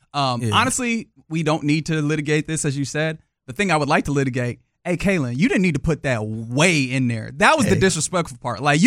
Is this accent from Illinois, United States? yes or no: no; Texas, United States; maybe this is just being a Texan